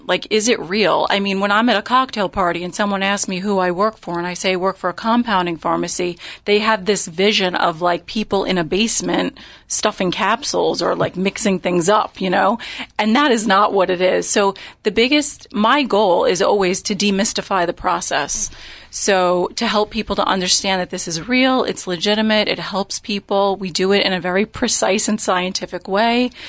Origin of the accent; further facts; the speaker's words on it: New York, United States; So, I mean, we're from New York. We're pretty open-minded, you know?